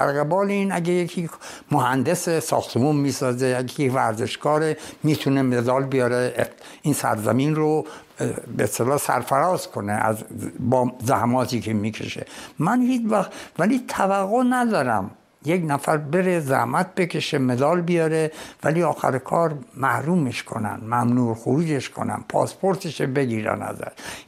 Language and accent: Persian; Iran; من اهل ایرانم، من اونجا بزرگ شدم، حامل پرچمش بودم تو میادین بزرگ جهان